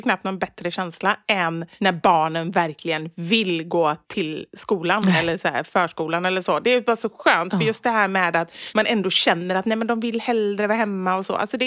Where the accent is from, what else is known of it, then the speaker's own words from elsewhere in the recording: Gothenburg, Västra Götaland County, Sweden; accent: Gothenburg dialect; now in Stockholm, Sweden; Och det har varit lite samma med min dialekt. Sen jag flyttade upp till Stockholm så bara, nej men gud, jag kan inte prata så mycket göteborgska.